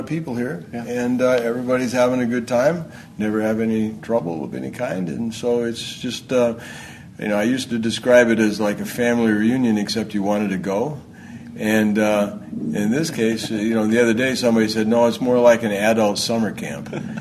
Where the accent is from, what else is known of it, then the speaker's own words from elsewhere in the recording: South Dakota, United States; born there; also born or lived in San Francisco, California; I'd been living out in San Francisco. I was born in South Dakota. I lived in San Francisco, came back, went to law school